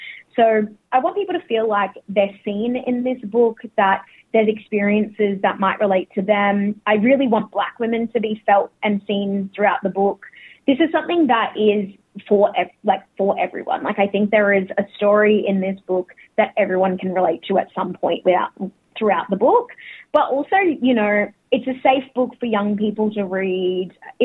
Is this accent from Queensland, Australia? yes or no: yes; Brisbane, Queensland, Australia; So Koori, Murray and Noongar. Bit of everything in there, born and raised in Meanjin, Brisbane, but I've been living her